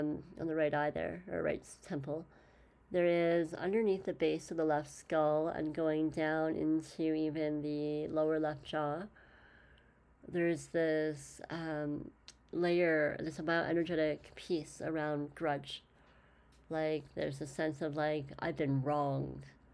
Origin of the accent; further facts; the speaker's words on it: Canada; This is how you know I'm Canadian.